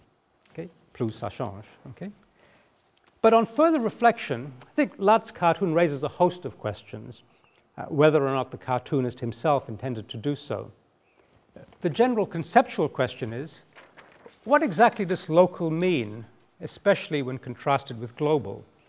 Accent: Kuala Lumpur, Malaysia; when I was a small boy growing up in Kuala Lumpur, and I should mention that I'm of Malaysian origin, but of Australian citizenship.

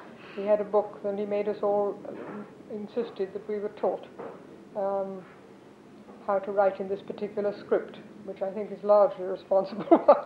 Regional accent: Knebworth, East of England, United Kingdom; born or raised there; also born or lived in London

